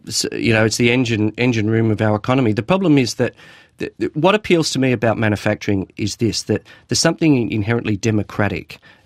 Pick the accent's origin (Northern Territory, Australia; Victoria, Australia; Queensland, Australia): Victoria, Australia; Doveton; And when I was growing up in Doveton, here was a community which was planned by post-war housing, constructors, to be a pleasant place